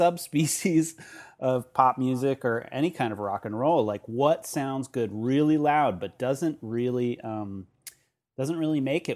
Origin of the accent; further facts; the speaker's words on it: San Francisco, California, United States; I'm not from San Francisco anymore.